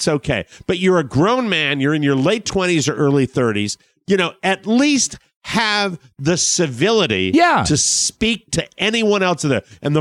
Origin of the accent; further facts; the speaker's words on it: Ireland; because I'm Irish, I'm constantly prepared for tragedy